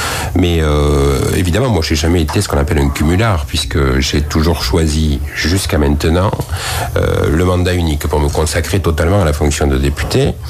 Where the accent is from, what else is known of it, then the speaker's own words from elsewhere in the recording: Rodez, Occitanie, France; born there; Alors, Rodez, c'est ma ville natale et c'est ma ville de résidence. J'habite à Rodez.